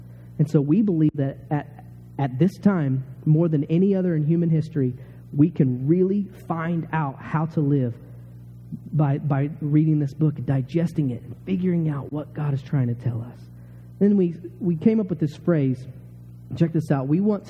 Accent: Texas, United States; moved away; I'm from Texas. All this snow and stuff is really starting to get me.

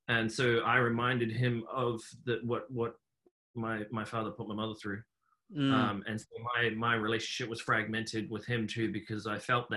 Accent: Hamilton, Waikato, New Zealand; So originally I'm from New Zealand. I was born in a place called Hamilton, which is the center of the North Island. Born into a big family.

